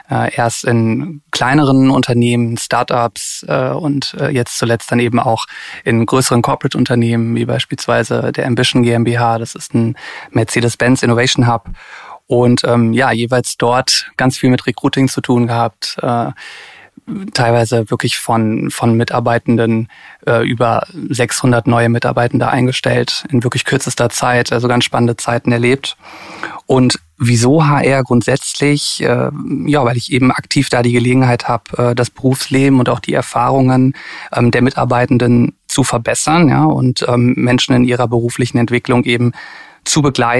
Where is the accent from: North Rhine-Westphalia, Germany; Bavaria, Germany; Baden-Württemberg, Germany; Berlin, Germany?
North Rhine-Westphalia, Germany; Cologne; Ich bin Kölner und habe dort Psychologie studiert